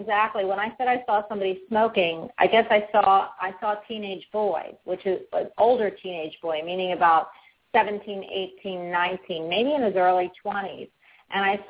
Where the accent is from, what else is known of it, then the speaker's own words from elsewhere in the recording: Philadelphia, Pennsylvania, United States; I love Italian food. It's my favorite, and I grew up in Little Italy in Philadelphia.